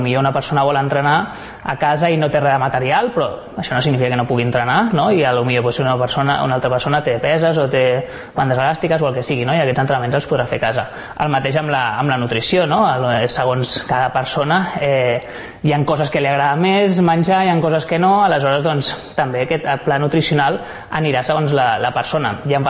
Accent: Barcelona, Catalonia, Spain; born there; now in Sant Cugat del Vallès, Spain; Jo tinc 30 anys ara mateix, vaig néixer a Barcelona, però ja quan vaig a l'ESO, o sigui als 12 anys, vaig començar a viure aquí a Sant Cugat

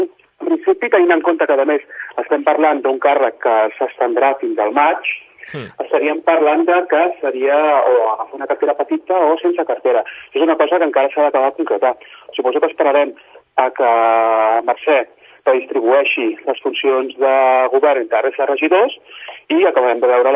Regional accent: Sant Cugat, Catalonia, Spain; born there; jo soc nascut a Sant Cugat, com també ho és el meu pare i part de la meva família. La meva mare, en canvi, és d'origen andalús, va vindre aquí fa aproximadament uns 40 anys a viure a Sant Cugat, ens casem amb el meu pare. Tinc 39 anys

